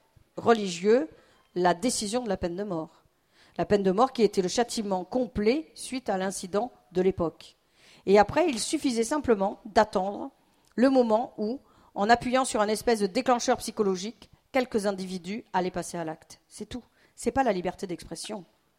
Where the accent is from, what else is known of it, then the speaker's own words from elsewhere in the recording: Toulon, Provence-Alpes-Côte d'Azur, France; Je viens de Toulon